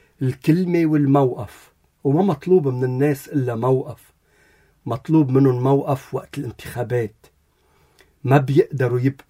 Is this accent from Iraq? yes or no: no; Lebanon